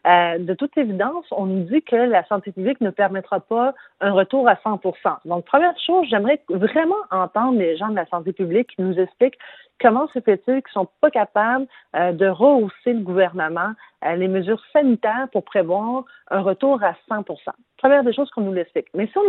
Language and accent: French; Montreal, Quebec, Canada; Alors, et je viens d'Hochelaga, donc un milieu hyper défavorisé.